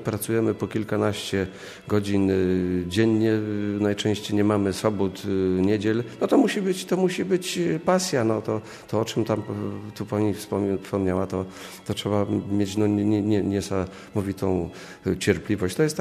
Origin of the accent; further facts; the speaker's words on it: Zakopane, Lesser Poland, Poland; No ja pochodzę akurat z gór, z Zakopanego